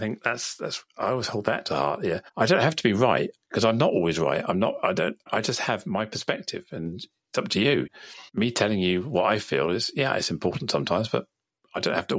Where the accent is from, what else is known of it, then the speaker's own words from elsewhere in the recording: United Kingdom; As a Brit, most Brits I know can't understand why anyone would vote in the way they did.